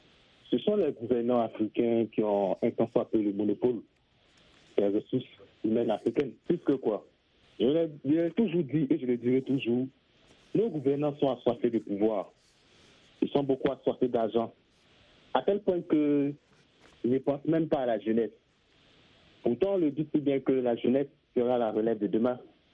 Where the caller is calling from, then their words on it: Abidjan, Côte d’Ivoire; Je suis de la Côte d'Ivoire, approximativement à Abidjan.